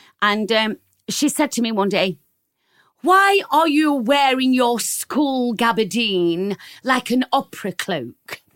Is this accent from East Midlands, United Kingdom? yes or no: yes; Nottingham, East Midlands, United Kingdom; grew up in Nottingham. And I knew that I was never going to really fit in there.